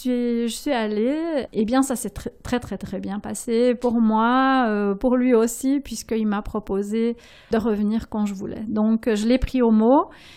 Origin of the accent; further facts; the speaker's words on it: Neuchâtel, Switzerland; Quand j'étais enfant, j'ai grandi à Neuchâtel dans le quartier où il y avait une belle fabrique de chocolat qui s'appelait Suchard